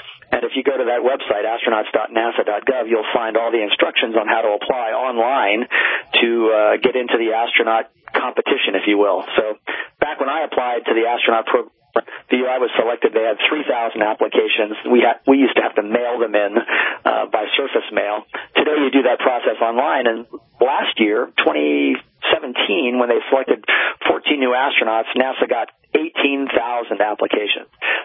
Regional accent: Baltimore, Maryland, United States; Well, I was about 10 years old, growing up in Baltimore, Maryland

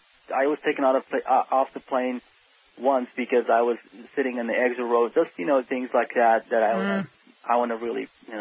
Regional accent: Iraq; And we said, we're from Iraq, obviously.

